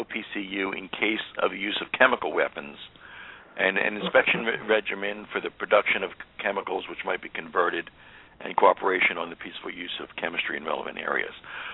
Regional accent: Pennsylvania, United States; I'm from Pennsylvania, by the way, and I have some friends who are Quakers, although I'm not a practicing one myself.

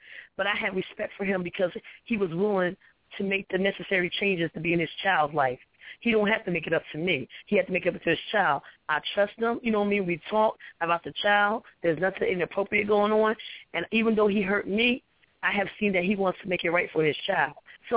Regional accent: New Jersey, United States; So, you know, I was from Jersey, and I was down in Arkansas.

